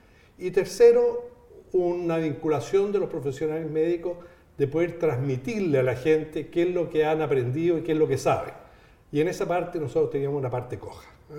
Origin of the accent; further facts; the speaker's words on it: Chile; Soy, aunque por el apellido alemán, soy chileno